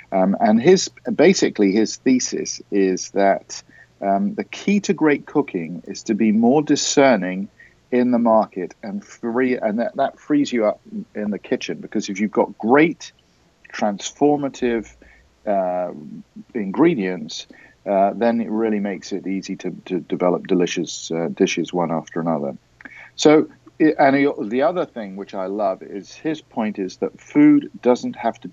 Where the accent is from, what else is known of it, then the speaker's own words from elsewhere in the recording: England, United Kingdom; I grew up in England, and we went to pantomime at Christmas.